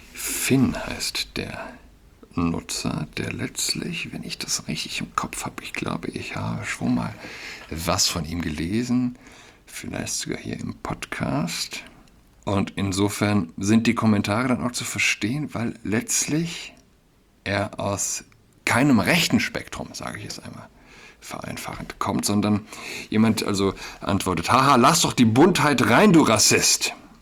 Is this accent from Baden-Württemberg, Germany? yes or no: no; Berlin, Germany; Auf einem 90. Geburtstag komme ich mit einem Schulkameraden des Jubiläars ins Gespräch. Wir sind ja beide aus Berlin.